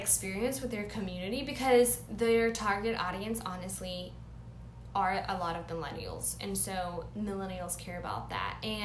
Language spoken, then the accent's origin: English; San Antonio, Texas, United States; We are both originally from San Antonio, and so I remember going there to meet up with my very first, like, wedding clients at local, and I would edit there.